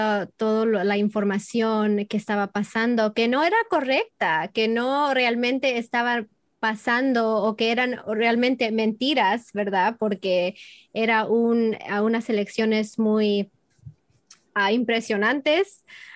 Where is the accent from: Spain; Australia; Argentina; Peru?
Peru; es que como peruana en el extranjero, Siempre, hay como una alegría cuando el Perú va al Mundial